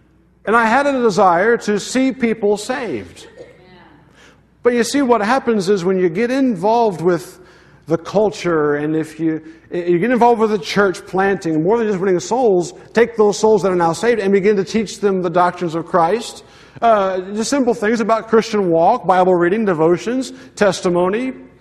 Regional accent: United States; And it's frustrating to me as an American who's used to some order in our country.

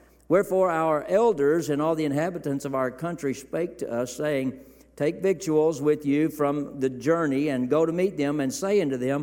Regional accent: Kermit, Texas, United States; Now, I'm from West Texas. Probably couldn't tell I was from Texas because of my accent.

